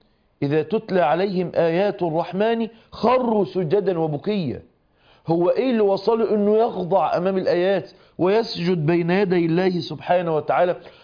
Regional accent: Egypt; زي احنا بنقول عندنا في مصر يزلطها كده

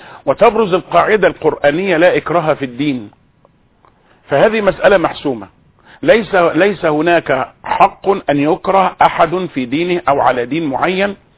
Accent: Egypt; ولا أقصد منا كمسلمين أو كنوع معين من الناس، أقصد كمصريين

